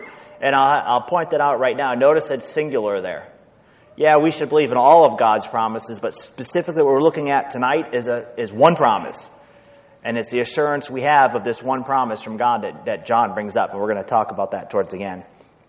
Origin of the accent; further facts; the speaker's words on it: New York, United States; accent: Yankee; now in Naples, United States; And I grew up in New York. I'm supposed to talk fast. You know how hard it was just to lose that accent? Every once in a while it comes out.